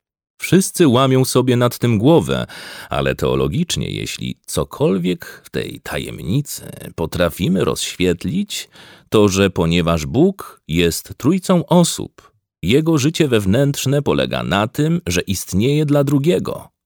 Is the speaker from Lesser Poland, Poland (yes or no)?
yes; Kraków, Lesser Poland, Poland; Wiecie dobrze, że jestem z Krakowa.